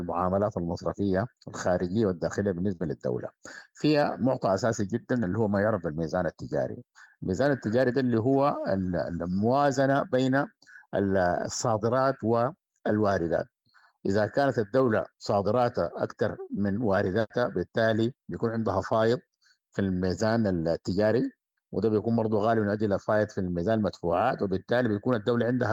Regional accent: Sudan

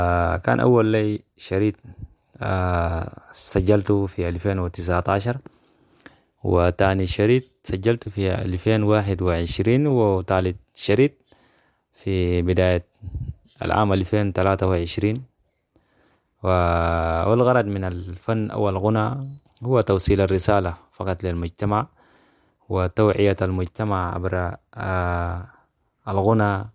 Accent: Wadi Salih, Central Darfur, Sudan; born there; أنا من مواليد ولاد وسط دارفور محلية وادي صالح.

